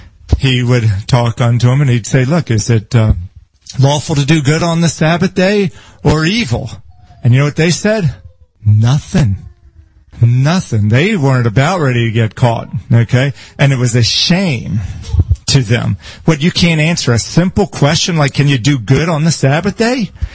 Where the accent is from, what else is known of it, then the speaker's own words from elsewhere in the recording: Northfield, United States; when of course I'm better than these people because I come from Northfield?